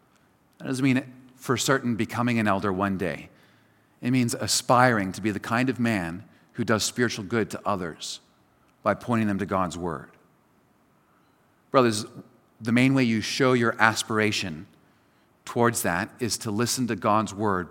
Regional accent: United States; For example, you may have noticed I am an American, and I enjoy and I am interested in American politics.

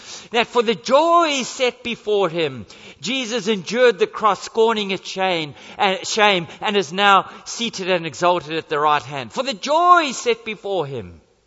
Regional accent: South Africa; now in Australia; When Janice and I, before we emigrated from South Africa to Australia, we lived for 6 months in the home of a lady in the church

